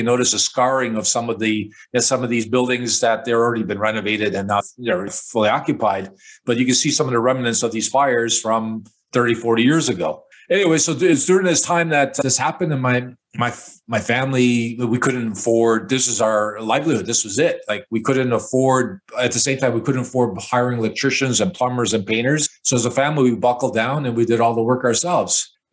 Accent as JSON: {"language": "English", "town": "Chicago", "region": "Illinois", "country": "United States", "tie": "born or raised there", "said": "Mike, I was born and raised in Chicago. I'm a product of the 60s, and I was living with my immigrant parents and a younger brother in a one-bedroom apartment on the north side of Chicago."}